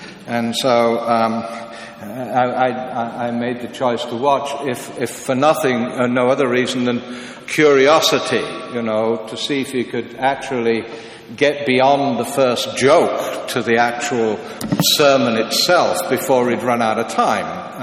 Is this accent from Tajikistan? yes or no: no; England, United Kingdom; I'm English, we don't speak French very well